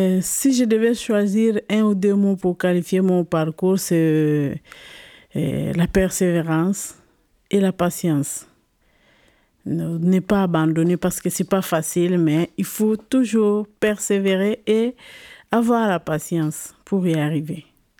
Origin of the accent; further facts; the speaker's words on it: DR Congo; Je viens de la République démocratique du Congo. Je suis de profession infirmière. J'ai 46 ans.